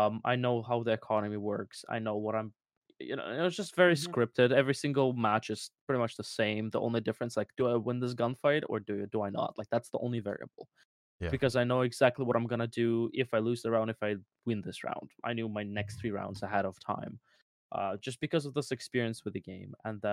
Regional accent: Russia; English is a second language; Okay, so I was a kid. You probably know I'm from Russia.

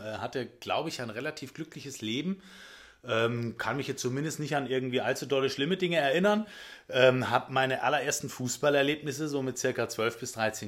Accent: Southwest Germany, Germany; Ich bin geboren im Südwesten dieser Republik. In den 60er Jahren. Das heißt, ich habe schon ein paar Jährchen auf dem Buckel. Genau zu sein, 1964.

